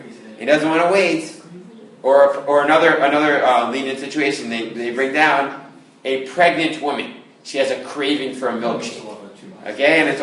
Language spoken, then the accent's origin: English; Brooklyn, New York, United States; I've been more immersed in the I'm from Brooklyn, more yeshivish world